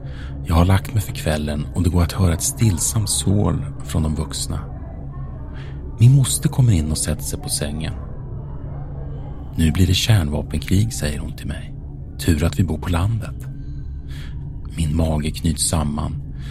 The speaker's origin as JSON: {"language": "Swedish", "town": "Örebro", "region": "Örebro County", "country": "Sweden", "tie": "born or raised there", "said": "Under kalla kriget var regementet I3 en naturlig del av staden Örebro där jag växte upp i."}